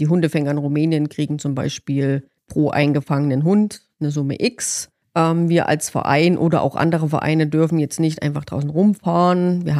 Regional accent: Bad Klosterlausnitz, Thuringia, Germany; also born or lived in Austria; Eigentlich komme ich aus Bad Klosterlausnitz. Gelernt habe ich ursprünglich Hotelfachfrau im Seehotel Zeulenroda. Bin dann mal 5 Jahre nach Österreich gegangen, habe dort gearbeitet. Hatte dann Heimweh, bin wieder nach Hause gekommen

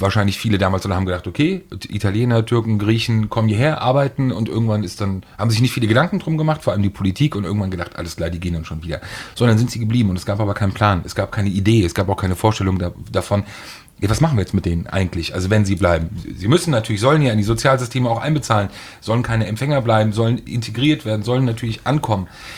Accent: Hesse, Germany; Gut, ich bin in Hessen aufgewachsen

